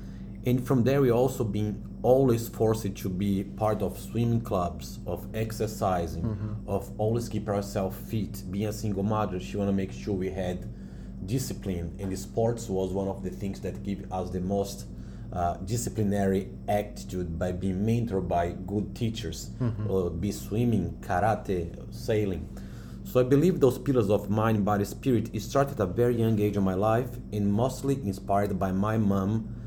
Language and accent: English; Brazil; English is a second language; I was born in Brazil, I grew up in Brazil, and I've been raised by a single mother.